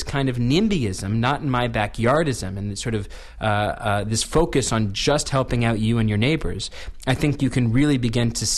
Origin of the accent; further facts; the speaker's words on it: Washington, District of Columbia, United States; born there; I was born in Washington, D.C., in the D.C. area, and summers in Washington, D.C. are among the most miserable 3 months I could possibly wish on my worst enemy.